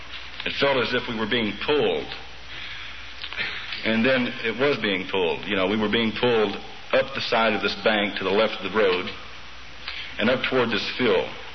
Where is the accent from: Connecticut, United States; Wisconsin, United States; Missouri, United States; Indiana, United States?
Missouri, United States; born there; also born or lived in Japan / Germany / France / Hawaii